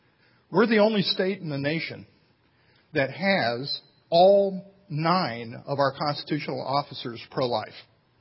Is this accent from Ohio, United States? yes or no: yes; Marietta, Ohio, United States; I am from Ohio. I was born in Marietta, Ohio, and it's good to be back home where my family is.